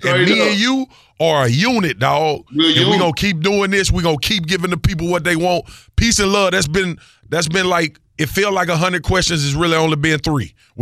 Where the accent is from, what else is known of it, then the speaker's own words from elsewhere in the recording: Louisiana, United States; I grew up in Louisiana. It was racism. It was bigotry. It was all of that.